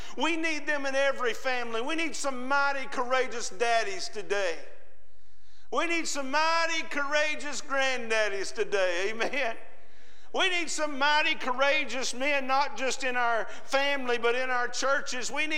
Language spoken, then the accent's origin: English; Alabama, United States; born there; I was born in Alabama.